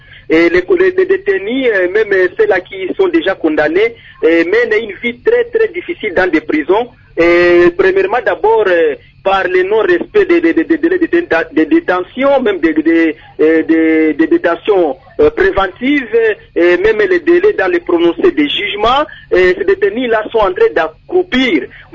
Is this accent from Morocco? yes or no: no; DR Congo; ici chez nous en RDC